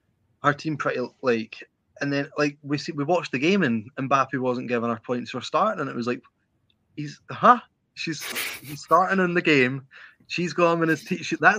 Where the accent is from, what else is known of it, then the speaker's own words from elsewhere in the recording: Scotland, United Kingdom; But, I mean, I'm Scottish, so I'm not going to complain at all whatsoever.